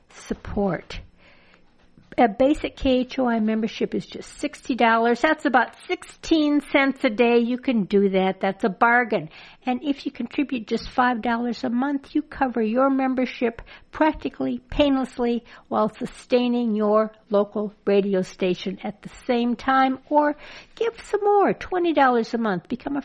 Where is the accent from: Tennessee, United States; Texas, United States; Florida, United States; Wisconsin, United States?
Wisconsin, United States; because I grew up in Wisconsin, I figured that was kind of like, that was official.